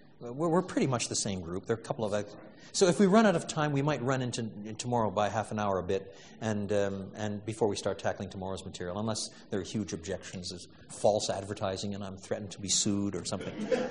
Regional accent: Quebec, Canada; born or raised there

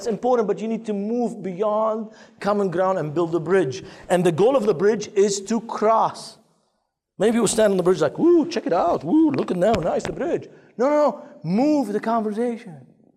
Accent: Lebanon; He goes, Morocco. I said, I'm from Lebanon.

